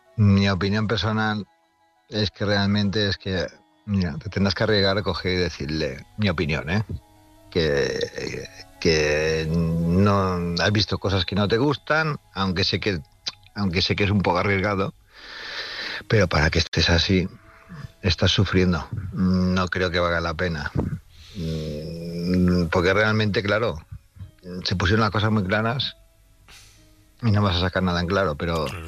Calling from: Palma, Balearic Islands, Spain; de Palma, Mallorca

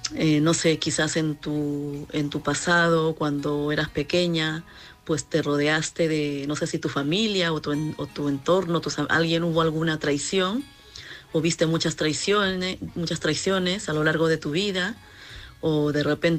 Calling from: Madrid, Community of Madrid, Spain; de Madrid

